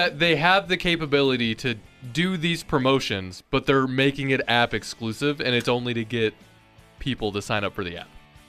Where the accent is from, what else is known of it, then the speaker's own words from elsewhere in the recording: Iowa, United States; I'm from Western Iowa.